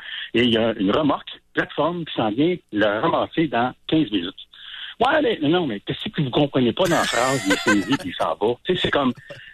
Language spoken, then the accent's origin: French; Montréal, Quebec, Canada; moi, je suis de Montréal.